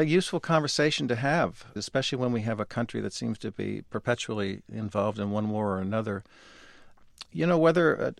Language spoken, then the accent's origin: English; Bridgeport, Connecticut, United States; born there; I was born in Bridgeport, Connecticut, which was a big industrial city